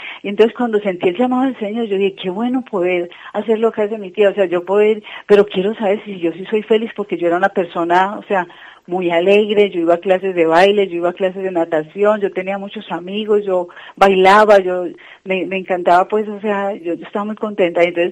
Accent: Colombia; now in Spain; Somos colombianas

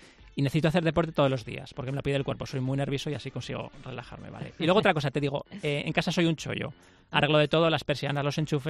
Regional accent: Zaragoza, Aragon, Spain; yo también soy de Zaragoza, llevo pues también 6 años también como Berta

